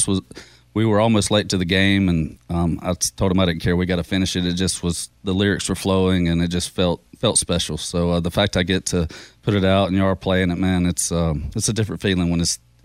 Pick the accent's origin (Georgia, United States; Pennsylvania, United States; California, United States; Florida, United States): Georgia, United States; Savannah; born there; I was born in Savannah. That's terrible.